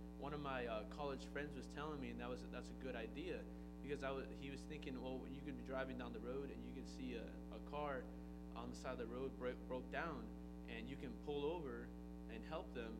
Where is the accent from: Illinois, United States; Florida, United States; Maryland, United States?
Florida, United States; Miami; I was born and raised in Miami, Florida. So the question always pops up, are you Hispanic? Are you speak Spanish? I am. I'm 100% Cuban. My parents were born in Cuba.